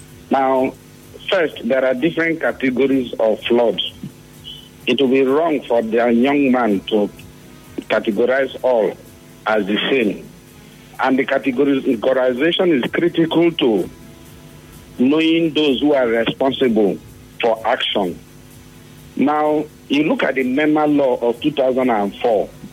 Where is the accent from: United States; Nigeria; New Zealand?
Nigeria; Rivers; I'm from Akokotoro, so I can say a LEMA.